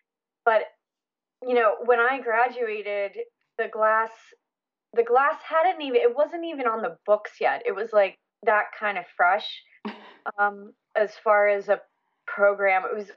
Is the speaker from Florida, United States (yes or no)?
no; York, Pennsylvania, United States; now in Philadelphia, United States; I grew up in York, Pennsylvania.